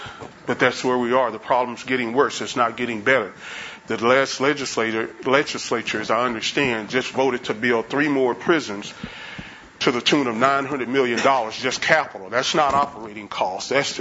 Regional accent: Dallas, Texas, United States; As I tell people, I'm originally from Dallas.

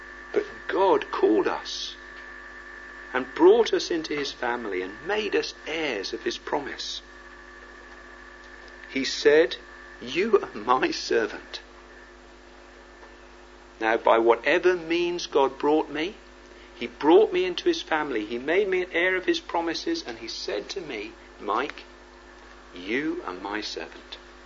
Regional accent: South West England, United Kingdom; I come from Devon. That's one of the farthest corners of the earth, especially from where I live now.

